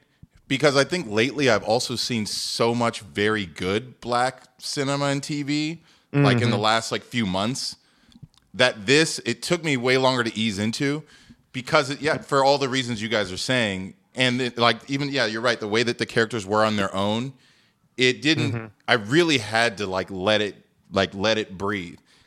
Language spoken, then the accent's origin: English; West Coast, United States; I'm from the West Coast, and I can't remember this fool's name.